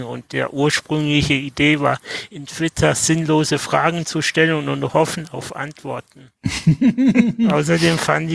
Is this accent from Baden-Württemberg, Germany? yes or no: yes; Konstanz, Baden-Württemberg, Germany; Kein Geheimnis, ich bin aus Konstanz.